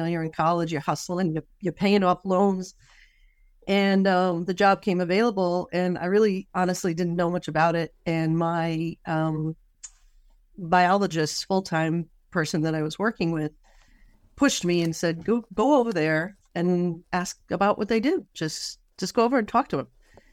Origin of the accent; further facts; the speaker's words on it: Rhode Island, United States; I've been born and raised in Rhode Island. So I grew up in Rhode Island.